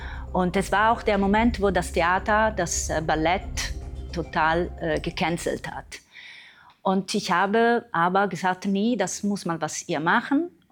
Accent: Palermo, Sicily, Italy; German is a second language; now in Germany; dass in Italien, woher ich komme, dass ich komme aus Sizilien, es war nicht diese Art und Weise zu tanzen.

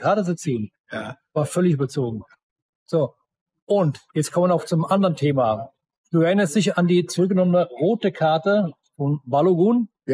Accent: Hesse, Germany

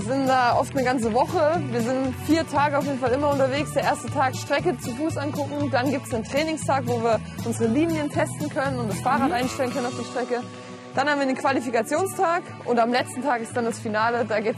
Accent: Saalfeld, Thuringia, Germany; Saalfeld ist meine Heimatstadt, ich bin hier geboren

